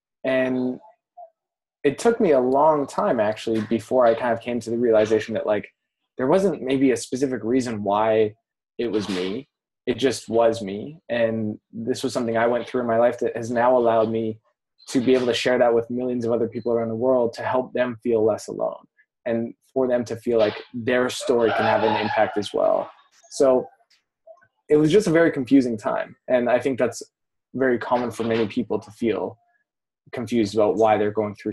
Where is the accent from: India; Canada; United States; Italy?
Canada; I'm Canadian.